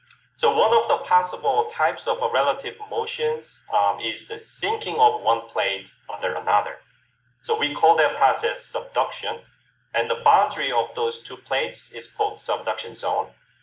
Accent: South Korea; I'm originally from South Korea, and I got my bachelor's degree in geology there.

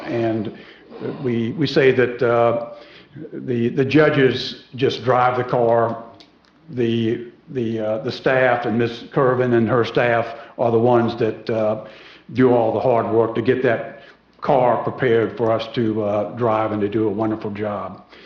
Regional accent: Charleston, South Carolina, United States; I was born and raised in Charleston.

